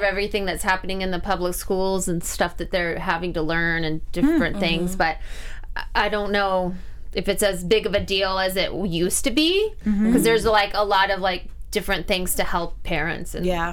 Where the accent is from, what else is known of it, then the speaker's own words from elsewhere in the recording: Missouri, United States; I'm from Missouri.